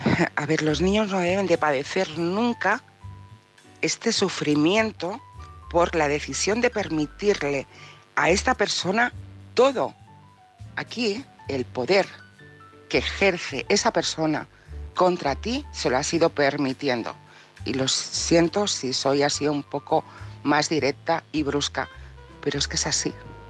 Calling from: Barcelona, Catalonia, Spain; de Barcelona

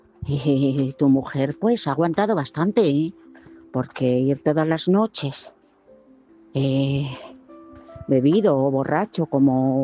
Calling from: Madrid, Community of Madrid, Spain; de Madrid.

